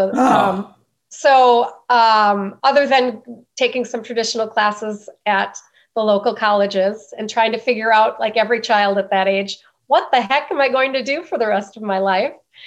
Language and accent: English; Milwaukee, Wisconsin, United States; So actually, I grew up in the city. I'm a city girl, and I grew up in Milwaukee. And I went to the traditional high school, and I grew up taking the city bus.